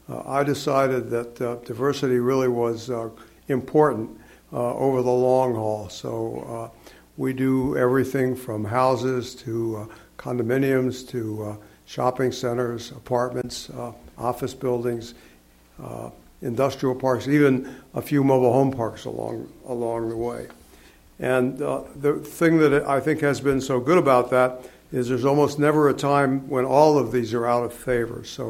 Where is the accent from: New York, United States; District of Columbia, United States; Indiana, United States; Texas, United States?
District of Columbia, United States; Washington; I grew up in Washington, D.C., and went to college in the East. I had never been west of Detroit until I joined the Navy